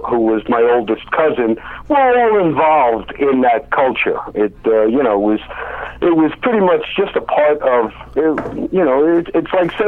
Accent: New Jersey, United States; As you can tell from this barely audible accent that I have, I'm from the New Jersey area.

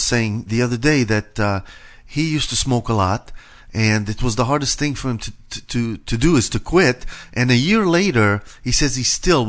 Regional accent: Israel; I'm from Israel, absolutely.

